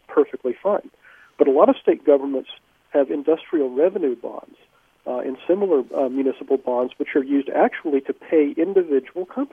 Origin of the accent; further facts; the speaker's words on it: Southern United States, United States; I'm a Southerner myself